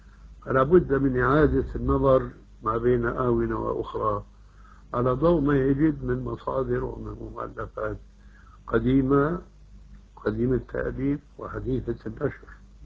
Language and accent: Arabic; Syria